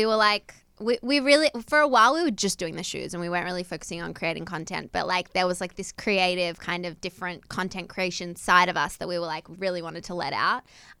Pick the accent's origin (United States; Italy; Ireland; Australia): Australia; born there; We were born in Australia.